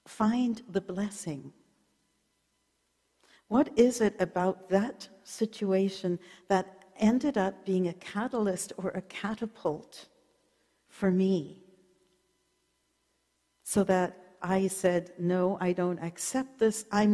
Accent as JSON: {"language": "English", "country": "South Africa", "tie": "born there", "said": "Some of you may know I was born in South Africa"}